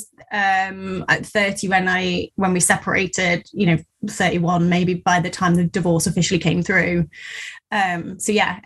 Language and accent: English; England, United Kingdom; ran away to live with a friend down in the Southwest. I'm from the Midlands.